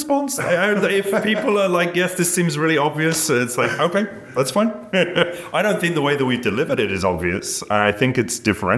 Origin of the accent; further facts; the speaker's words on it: United Kingdom; As a Brit